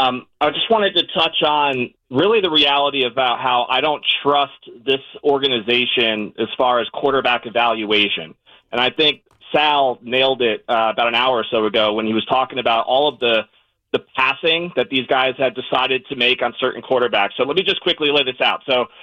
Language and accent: English; Connecticut, United States; now in Tampa, United States; I live here in Tampa. I'm from Connecticut. That's why I'm a big Giants fan.